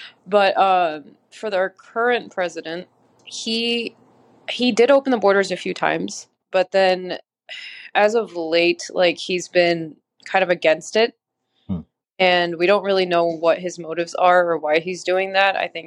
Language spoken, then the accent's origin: English; Egypt; now in United States; I'm from Egypt. And I live in Florida.